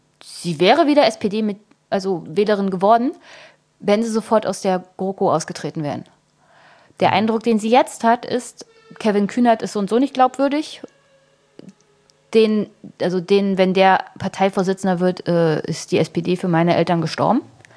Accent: East Germany, Germany; born there; also ich bin in der DDR geboren und der Osten hat die Industrialisierung bekommen und einen Niedriglohnsektor.

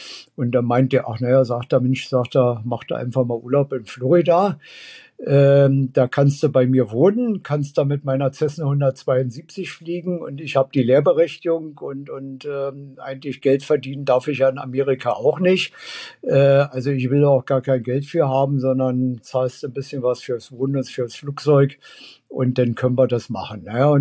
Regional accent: Berlin, Germany; Also ich bin ja in West-Berlin aufgewachsen

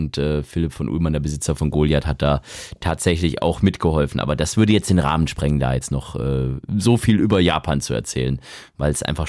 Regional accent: Baden-Württemberg, Germany; Aber ich bin ja Schwabe und man sagt, mit 40 wird der Schwabe gescheit.

